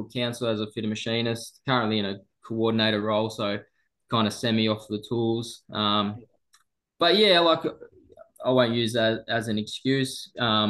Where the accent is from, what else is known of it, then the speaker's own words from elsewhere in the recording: New South Wales, Australia; always growing up on the Central Coast, I'd seen it every year